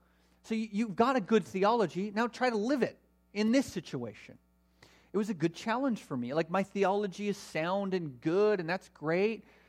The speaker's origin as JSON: {"language": "English", "country": "Canada", "said": "So integration of our theology and practice is one of the biggest challenges for us as Canadian Christians."}